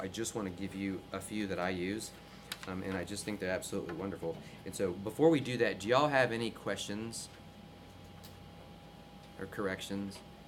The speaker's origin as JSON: {"language": "English", "town": "Gastonia", "region": "North Carolina", "country": "United States", "said": "I'm from North Carolina. I was born in Gastonia, and my family has the most lovely accent in the world that I do not have."}